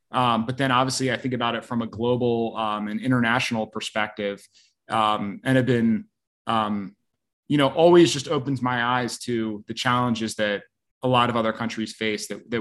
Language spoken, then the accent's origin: English; Baltimore, Maryland, United States; now in Austin, United States; I grew up in Baltimore, Maryland, but I've lived in Austin, Texas for the past 12 years.